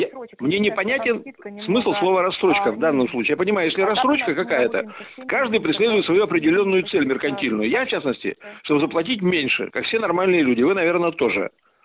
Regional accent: Saint Petersburg, Russia; Вы продаете мне квартиру в моем родном городе, Ленинграде, Санкт-Петербурге.

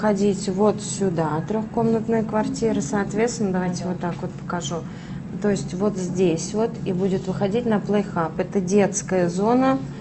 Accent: Vladimir, Vladimir Oblast, Russia; Я из Владимира. Я в Владимире в агентстве проработала 12 лет.

